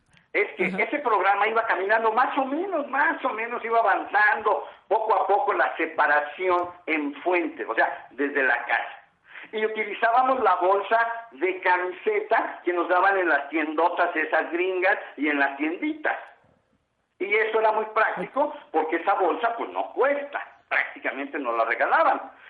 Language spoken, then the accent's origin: Spanish; Mexico City, Mexico; Esos son los capitalinos, o bueno, somos los capitalinos. Y eso somos los mexicanos, no estamos educados.